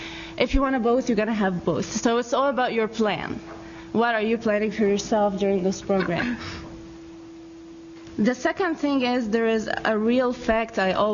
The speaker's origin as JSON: {"language": "English", "country": "Egypt", "said": "from Egypt."}